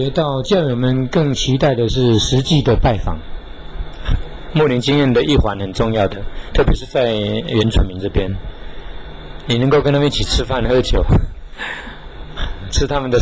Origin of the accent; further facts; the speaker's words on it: China; now in Australia; 跟我们中国人的样子真的很不一样啊。不要说我们神父好了，就是说我在澳洲看听到他们国会议员在开会